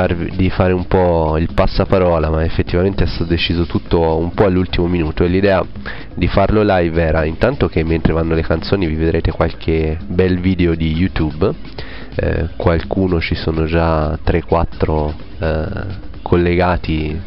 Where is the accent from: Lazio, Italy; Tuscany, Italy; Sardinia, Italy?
Tuscany, Italy; È un posto molto interessante in provincia di Arezzo, che è vicino a dove io sono cresciuto quando ero piccolo